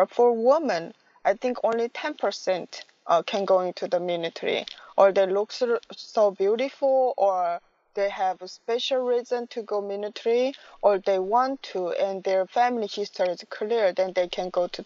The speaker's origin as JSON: {"language": "English", "country": "North Korea", "second_language": "English", "lives_now": "United States", "said": "A lot of Americans, when I say I come from North Korea, they was surprised."}